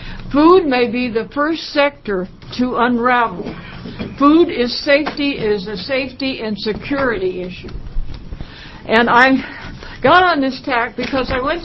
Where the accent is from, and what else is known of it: Oregon, United States